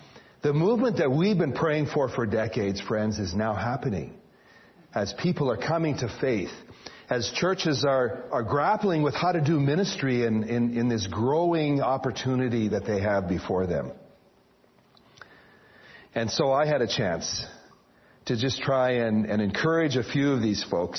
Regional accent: Canada; my presence there as a North American, as a Canadian, would somehow communicate that they had not been forgotten

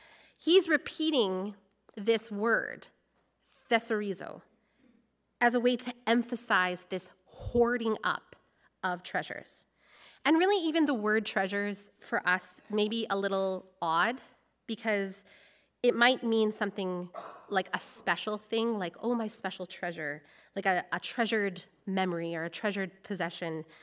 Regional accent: Alberta, Canada; now in British Columbia, Canada; I'm from Alberta. There are no rats there.

